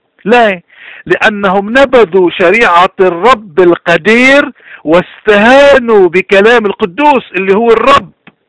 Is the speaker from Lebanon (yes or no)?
yes; Lebanon; اليوم مشكلة العالم ومشكلتنا نحن كلبنانيين هي قلة الإيمان.